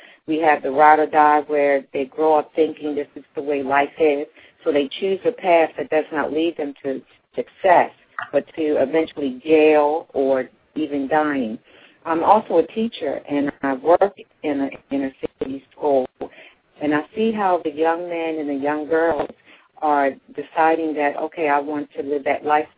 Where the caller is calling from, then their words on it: Baltimore, Maryland, United States; I'm calling from Baltimore, Maryland.